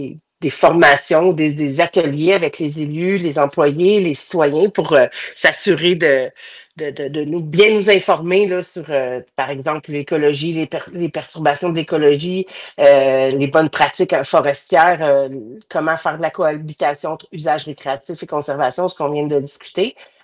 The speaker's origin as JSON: {"language": "French", "region": "Quebec", "country": "Canada", "said": "ça s'en vient chez nous dans la Naudière aussi."}